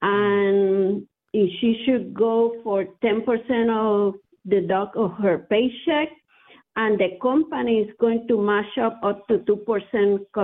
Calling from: North Carolina, United States; Yes, good morning. … from North Carolina, and I'm calling on behalf of my daughter.

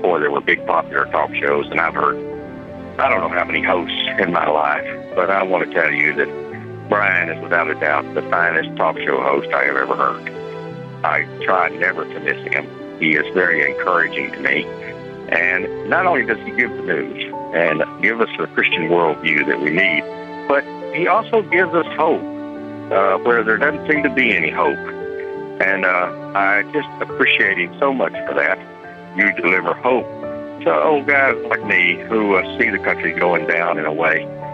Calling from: Quinlan, Texas, United States; I'm calling from Quinlan, Texas.

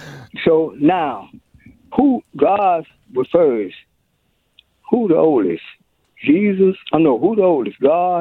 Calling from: North Carolina, United States; Longbird, North Carolina.

